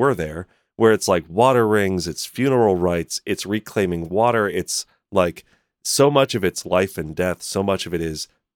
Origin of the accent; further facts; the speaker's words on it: New York, United States; And then I'm also from New York, and I've been in New York a long time.